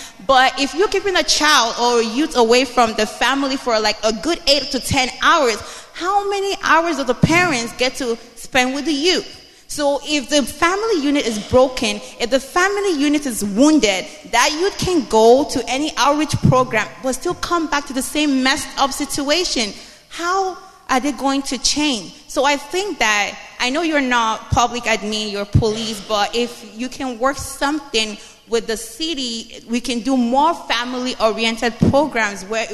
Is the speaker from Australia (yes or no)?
no; Nigeria; moved away; I came from Nigeria and moved on.